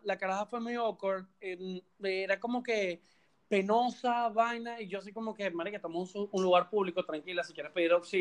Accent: Canada; pero lo hago porque soy canadiense y soy polite.

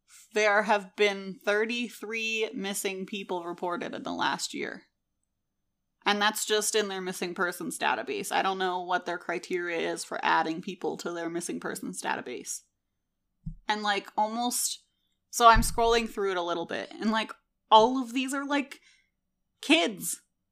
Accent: Maryland, United States; I grew up in Maryland, and I don't even think I knew any Native Americans

